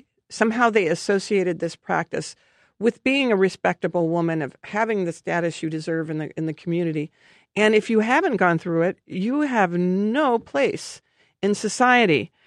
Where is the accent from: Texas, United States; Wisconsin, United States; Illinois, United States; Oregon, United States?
Illinois, United States; Danville; Yes, because I'm from Danville, Illinois. And so that was close by.